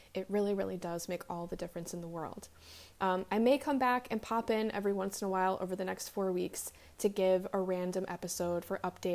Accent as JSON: {"language": "English", "region": "Midwest", "country": "United States", "tie": "born or raised there", "said": "small town Midwestern mentality is what I grew up with in the Midwest near Chicago."}